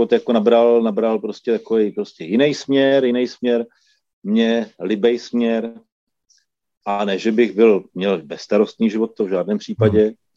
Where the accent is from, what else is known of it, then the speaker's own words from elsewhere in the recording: Zlín, Zlín Region, Czechia; now in Prague, Czechia; Doskočil jsem prostě ze Zlína do Prahy